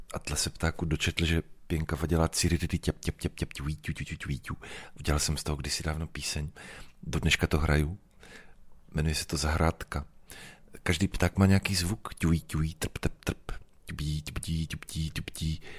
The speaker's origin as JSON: {"language": "Czech", "town": "Brno", "region": "South Moravian Region", "country": "Czechia", "lives_now": "Ostrava, Czechia", "said": "já jsem Brňák žijící v Ostravě teď, jo, tak to je takový mix, no. Snažím se mluvit spisovně."}